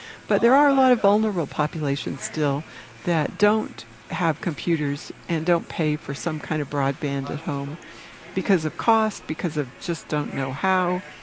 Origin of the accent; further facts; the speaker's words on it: New Mexico, United States; since I'm from Rio Arriba County, that's the one I know about the best.